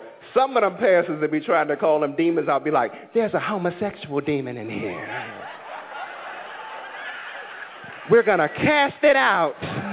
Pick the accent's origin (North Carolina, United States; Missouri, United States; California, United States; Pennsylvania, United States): North Carolina, United States; Because, see, I'm from North Carolina